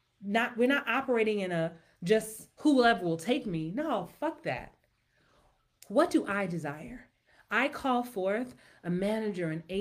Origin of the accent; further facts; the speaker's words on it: Jamaica; I'm Jamaican, okay?